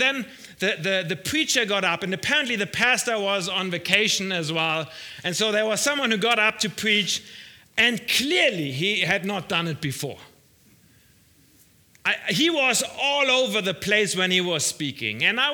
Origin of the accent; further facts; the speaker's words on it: Frankfurt, Hesse, Germany; So we're from Frankfurt.